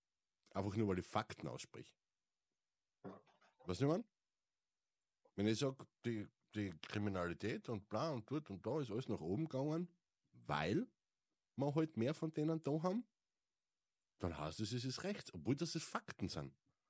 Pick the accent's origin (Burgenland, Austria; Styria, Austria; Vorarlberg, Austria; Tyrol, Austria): Styria, Austria; also born or lived in Vienna / Carinthia; ich bin aus der St. Eiermark, war 5 Jahre in Wien und wohne jetzt mittlerweile fast seit 20 Jahren in Kärnten. Also ich kann kein schönes Deutsch sprechen.